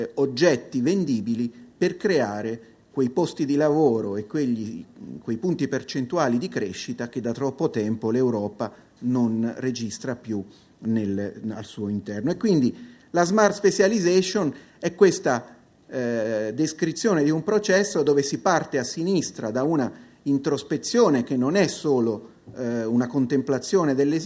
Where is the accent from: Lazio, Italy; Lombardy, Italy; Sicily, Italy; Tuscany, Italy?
Tuscany, Italy; io vengo dalla Toscana, mi diletto di questi paesaggi